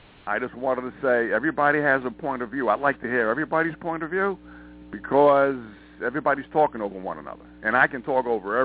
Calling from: Montana, United States

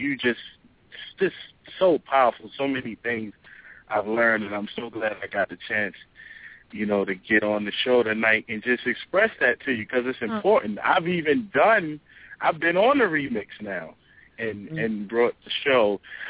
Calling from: Baltimore, Maryland, United States; I'm calling from Baltimore, Maryland.

